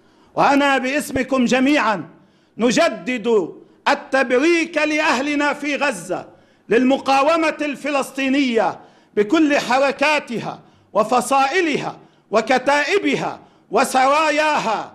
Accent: Lebanon; فلسطين هي قضيتنا المركزية كلبنانيين وفلسطينيين وعرب وأمة إسلامية وأتباع ديانات السماء،

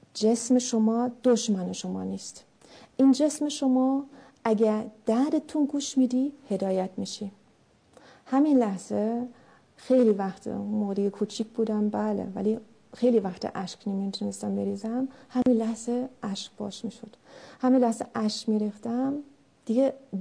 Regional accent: East Germany, Germany; born there; Persian is a second language; من یه خانوم آلمانی هستم. در آلمان شرقی به دنیا اومدم.

